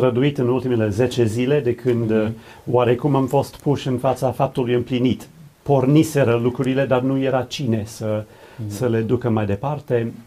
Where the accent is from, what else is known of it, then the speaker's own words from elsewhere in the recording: United States; Romanian is a second language; moved away as an adult; now in Romania; Sunt român de origine american, să zic, americană, aproape român. Suntem în țară de aproape 25 de ani